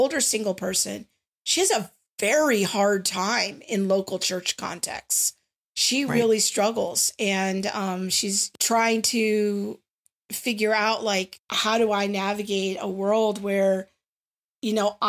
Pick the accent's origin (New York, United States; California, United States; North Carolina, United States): California, United States; me as an older middle-aged white woman growing up in the Valley.